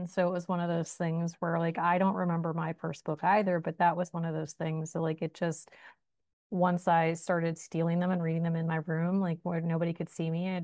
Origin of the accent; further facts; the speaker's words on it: Pittsburgh, Pennsylvania, United States; Well, and so, like, I'm from the Pittsburgh area.